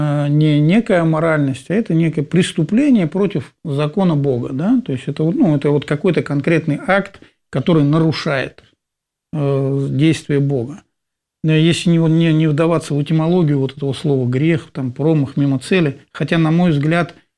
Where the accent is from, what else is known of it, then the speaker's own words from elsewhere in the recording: Voronezh, Voronezh Oblast, Russia; Я белый россиянин, родом из Воронежа